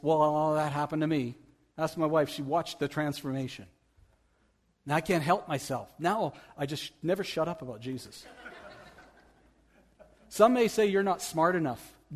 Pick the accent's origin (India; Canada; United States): Canada; We're Canadian.